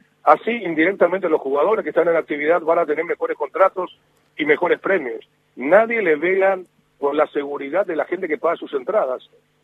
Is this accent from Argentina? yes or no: no; Paraguay; 2 millones de dólares en mi país, en Paraguay, en muebles.